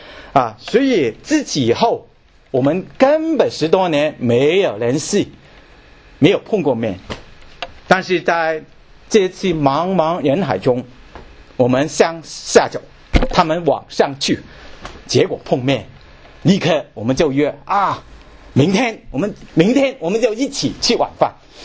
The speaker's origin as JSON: {"language": "Chinese", "country": "China", "said": "特别我们中国人是很说缘分的，是吗？啊，我们中国人很说缘分的"}